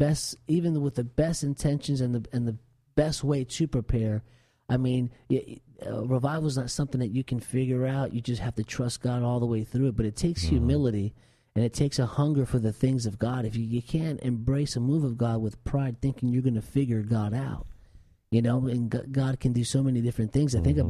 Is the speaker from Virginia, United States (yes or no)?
no; New Jersey, United States; I was Hispanic growing up in New Jersey